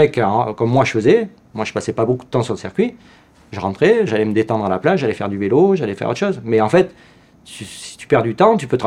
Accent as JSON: {"language": "French", "town": "Manosque", "region": "Provence-Alpes-Côte d'Azur", "country": "France", "tie": "born or raised there", "also_born_or_lived": "United States", "said": "il est venu chez moi à Manosque en 84, il a mangé à la maison avec mes parents"}